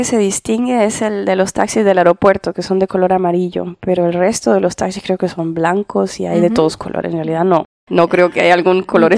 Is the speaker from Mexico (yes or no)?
no; Tegucigalpa, Francisco Morazán, Honduras; Yo vengo de Tegucigalpa, de la capital.